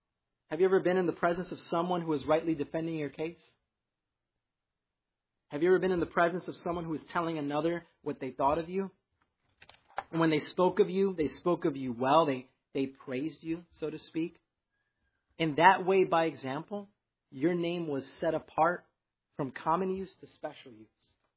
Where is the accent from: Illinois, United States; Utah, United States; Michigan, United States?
Illinois, United States; Chicago; Growing up in Chicago, I saw a lot of street evangelism.